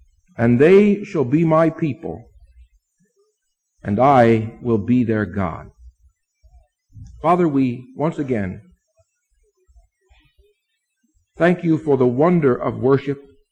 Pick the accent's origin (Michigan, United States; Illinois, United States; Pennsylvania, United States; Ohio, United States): Ohio, United States; Akron; also born or lived in Muncie, Indiana; I grew up in Akron First Church, large church, and the last year I was here as a senior, I was chorister and Sunday evening choir director.